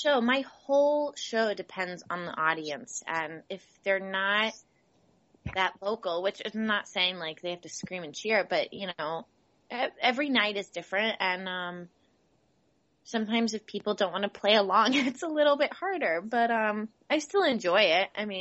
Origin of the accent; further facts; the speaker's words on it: Kansas City, United States; I think when this airs, I'll be in Kansas City. That's my hometown, which I can't even begin to describe how excited I am.